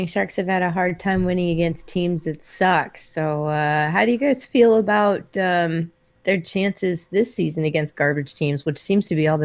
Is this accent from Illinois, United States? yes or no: no; California, United States; you know, but we're from California, so.